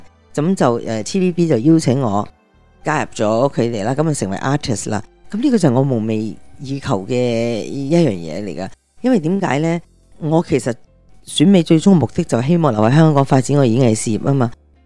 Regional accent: Malaysia; moved away as an adult; 其实我本身呢是、马来西亚人来的。

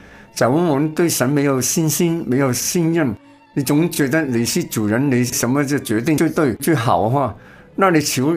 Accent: China; 因为我们是人嘛，很自然，特别我们中国人太受了佛教影响

